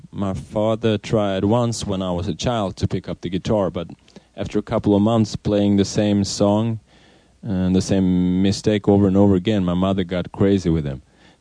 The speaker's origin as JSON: {"language": "English", "town": "Surahammar", "region": "Västmanland", "country": "Sweden", "tie": "born or raised there", "also_born_or_lived": "Kalmar", "second_language": "English", "said": "I was born in Kalmar, in the southeastern part of Sweden, just outside of Nybro, where we lived at the time. We moved around quite a bit after that, though, and I'm raised in a small town about 1 hour drive to the west from Stockholm called Surahammar."}